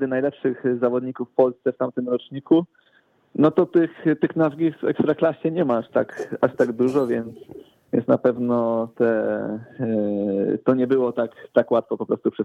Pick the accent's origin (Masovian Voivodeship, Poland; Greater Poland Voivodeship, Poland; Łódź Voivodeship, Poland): Masovian Voivodeship, Poland; Warsaw; te pół życia praktycznie piłkarskiego spędziłem w Warszawie i też jestem z Warszawy